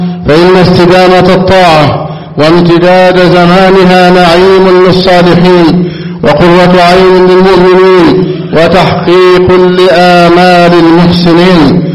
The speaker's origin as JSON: {"language": "Arabic", "country": "Egypt", "said": "اللهم احفظ بلدنا مصر وسائر بلاد المسلمين"}